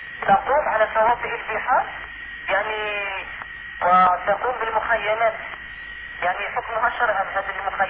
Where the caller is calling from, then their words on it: Algeria; يعني أنا ضرب الهاتف من الجزائر